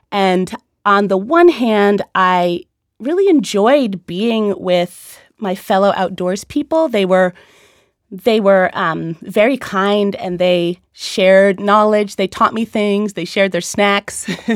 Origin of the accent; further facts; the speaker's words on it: New York, United States; So I grew up in New York in kind of the suburbs, rural area, almost rural area. My parents are from Jamaica, and they're from a rural background.